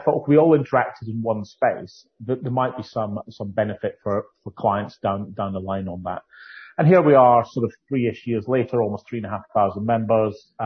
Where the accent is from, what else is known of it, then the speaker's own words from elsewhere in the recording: Scotland, United Kingdom; accent: Doric; first language Doric; Long story short, I'm a Scot. I grew up in the northeast of Scotland, so I'm a native Doric speaker, so I shall anglicise quite happily for you